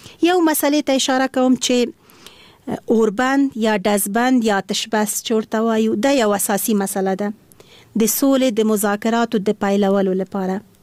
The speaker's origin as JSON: {"language": "Pashto", "region": "Kabul", "country": "Afghanistan", "tie": "born there", "said": "زه د افغانستان یم، ما ته هیڅ فرق نه لري، خو په هر صورت باندې بیا هم یو ولایت پورې اړه نیسو. زه د اصلا پلار مې د خوست ده، مور مې د پکتیا ده، او زه په خپله کابل کې زیږیدلی یم"}